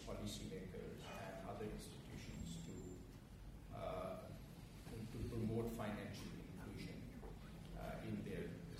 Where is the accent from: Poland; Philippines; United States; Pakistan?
Pakistan; originally I come from Pakistan, where financial inclusion is a huge policy issue.